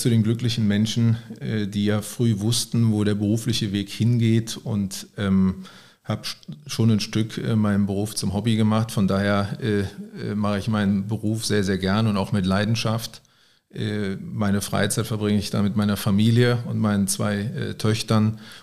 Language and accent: German; Rhineland, Germany; Ja, als Rheinländer muss ich jetzt erstmal bestätigen